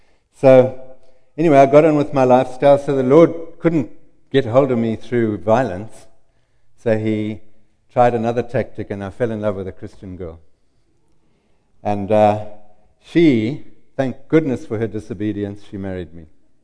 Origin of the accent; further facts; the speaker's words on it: Zimbabwe; born there; I was born in Zimbabwe. My father opened up a virgin farm out of virgin bush in 1948.